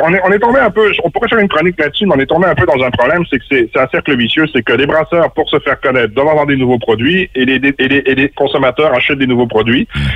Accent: Papineauville, Quebec, Canada; accent: franco-belgo; avec mon accent franco-belgo, je dis, ben, je suis désolé, moi, je viens de Papineauville, puis on n'a pas de lumière à Papineauville.

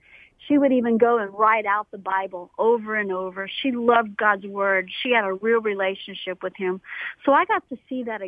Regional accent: Austin, Texas, United States; Yeah, I'm from outside of Austin, Texas.

